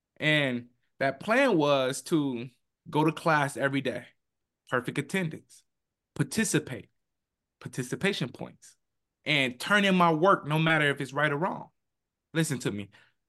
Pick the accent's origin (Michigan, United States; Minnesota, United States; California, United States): Michigan, United States; Detroit; also born or lived in Inkster; I lived with my grandma. I'm from Detroit, but we stayed in Inkster, Michigan.